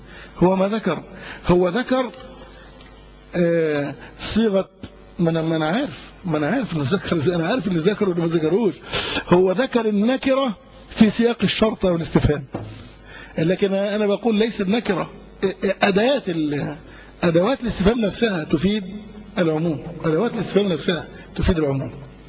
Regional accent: Egypt; عندنا فقط في مصر

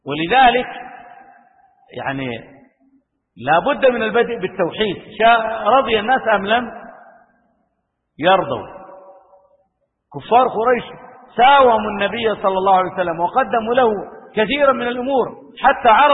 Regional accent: Saudi Arabia; وهم يساومون بلادنا المملكة العربية السعودية

